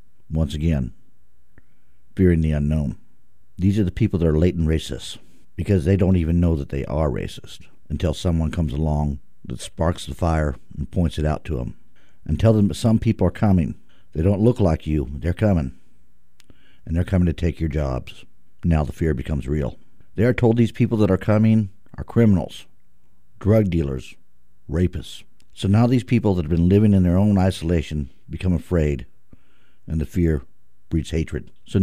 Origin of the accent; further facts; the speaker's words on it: Portland, Oregon, United States; also born or lived in Idaho; I grew up primarily in Southeast Portland, in a time when this area was mostly white. Then I moved to a small town in Idaho where it was all white and pretty redneck.